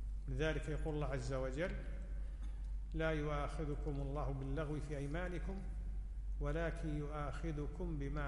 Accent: Kuwait; عندنا بالكويت يعني مثل ما يجري على ألسنة الناس يقول دفنة أبوي

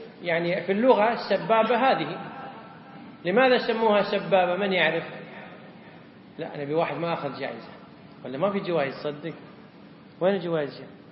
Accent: Kuwait; ولذلك نجد أكثر المواضع الحمد لله عندنا في الكويت فيه مقاعد للجلوس

